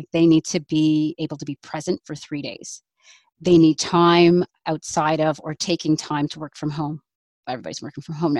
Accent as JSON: {"language": "English", "town": "Mumbai", "region": "Maharashtra", "country": "India", "said": "We're from Mumbai. Do you have any contact with people from there? And I'm first generation, da da da."}